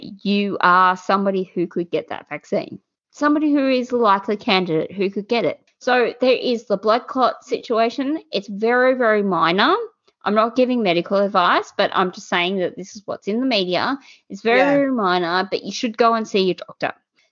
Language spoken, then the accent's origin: English; Australia; So I feel very privileged as an Australian to be able to sit here and know full well that if anything happens to me, I'm okay.